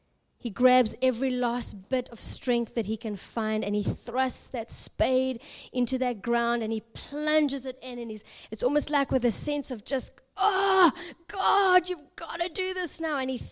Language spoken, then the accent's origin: English; South Africa; And I come from South Africa. They mine gold and diamonds.